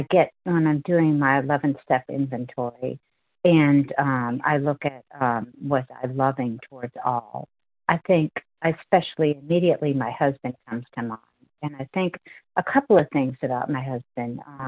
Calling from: Virginia, United States; Hi, this is … I'm calling in from Virginia. And I'm actually in New Orleans right now visiting my mother, but I live in Virginia.

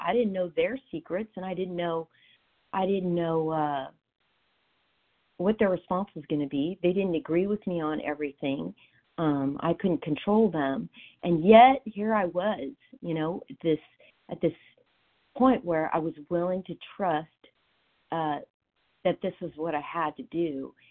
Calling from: California, United States; Hi, good morning. … from California.

